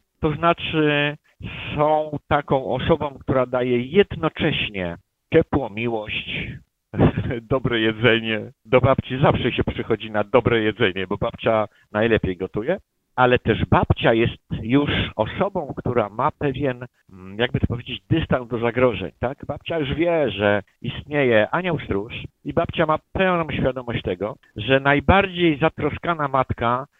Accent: Lesser Poland, Poland; bo wychowywałem się w wiejskim domku w środku Ojcowskiego Parku Narodowego.

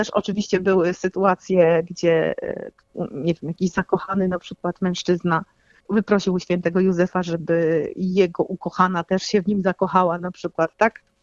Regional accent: Konin, Greater Poland Voivodeship, Poland; bo ja nie jestem z Kalisza, jestem z Konina

